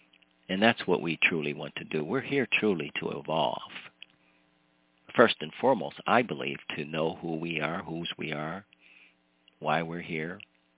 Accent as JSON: {"language": "English", "town": "Cleveland", "region": "Ohio", "country": "United States", "tie": "born or raised there", "said": "You know, he's from Cleveland, my hometown."}